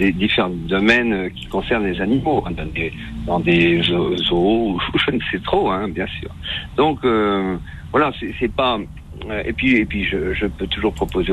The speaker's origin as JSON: {"language": "French", "town": "Troyes", "region": "Grand Est", "country": "France", "said": "Ah ben, c'est chez moi, à Troyes."}